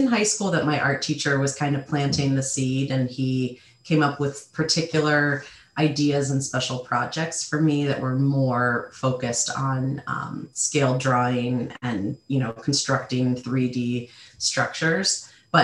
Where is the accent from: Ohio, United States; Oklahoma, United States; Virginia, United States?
Ohio, United States; So I grew up in Northeast Ohio in kind of a small city there.